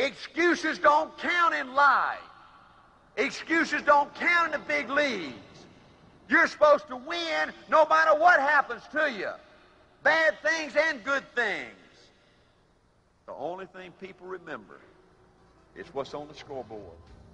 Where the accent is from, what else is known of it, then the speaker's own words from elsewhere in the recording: Cairo, Georgia, United States; I was in Cairo, Georgia, 2 weeks ago, my hometown. I saw some of my classmates, and it shocked me how old they looked.